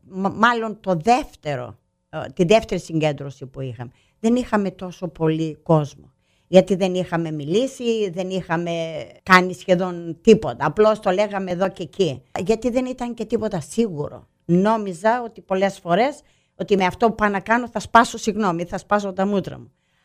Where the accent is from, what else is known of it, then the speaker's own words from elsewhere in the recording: Kalamata, Peloponnese, Greece; Ο στόχος είναι ότι είμαι από την Καλαμάτα. Γεννημένη στην Καλαμάτα.